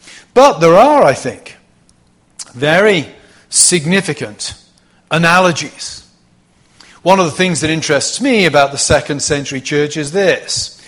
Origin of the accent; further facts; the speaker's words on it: United Kingdom; now in United States; I think one of the advantages of coming from Britain to the States is I was converted in the mid-1980s in England.